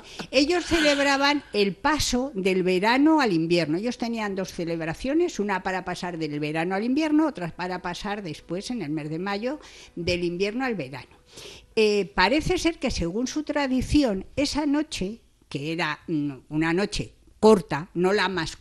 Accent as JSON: {"language": "Spanish", "country": "Spain", "said": "Somos nosotros, los españoles, los que llevan parte de estas tradiciones a América, concretamente a México."}